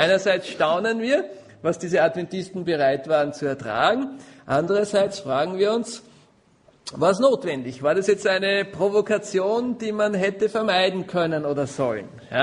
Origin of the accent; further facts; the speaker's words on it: Vienna, Austria; now in Bonhofen, Austria; Ich persönlich bin froh, als Wiener, dass ich hier am Land in Bonhofen jetzt leben kann.